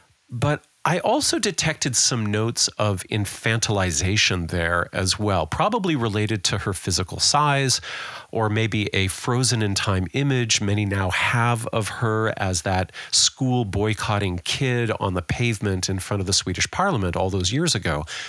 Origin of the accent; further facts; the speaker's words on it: Canada; here in my home country of Canada